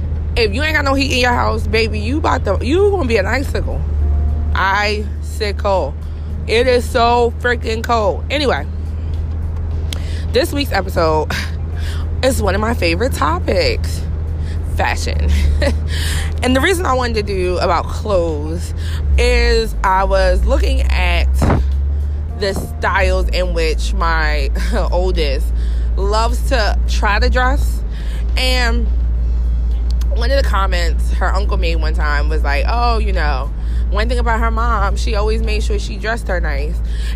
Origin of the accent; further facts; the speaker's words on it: New Jersey, United States; So I'm from Jersey. We don't have kiddie discos.